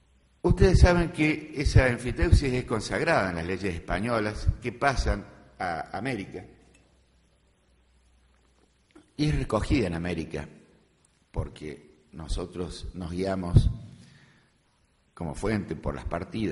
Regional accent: Argentina; perdónenme que les hable algo de mi tierra, pero quiero decirles por qué no tenemos la enfiteusis nosotros

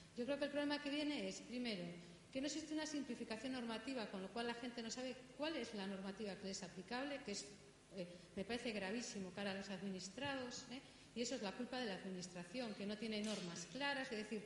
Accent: Spain; yo como española no puedo ir ahí

